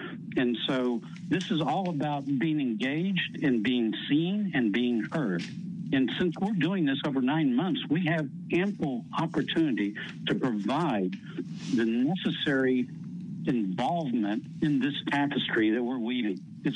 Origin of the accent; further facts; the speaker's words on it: Texas, United States; In fact, I get to say this because I'm from Texas and we get to describe things in this manner.